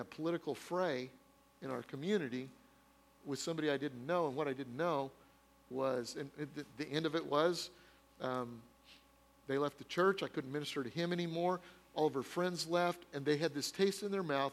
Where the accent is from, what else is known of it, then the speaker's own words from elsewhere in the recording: Denver, Colorado, United States; I brought a friend of mine that I grew up with back in Denver, Colorado